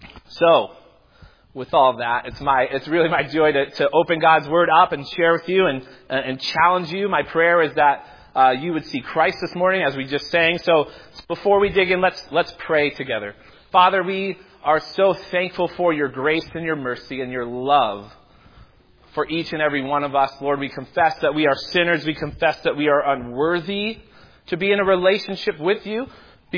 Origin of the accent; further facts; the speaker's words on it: Epsom, New Hampshire, United States; not just because this meeting house resembles the one that I grew up in Epsom, New Hampshire